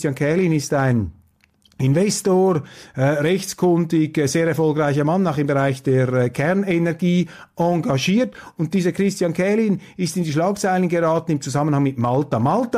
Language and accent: German; Switzerland; Als Schweizer passt mir das nicht, wenn andere Länder einfach in ein anderes einmarschieren.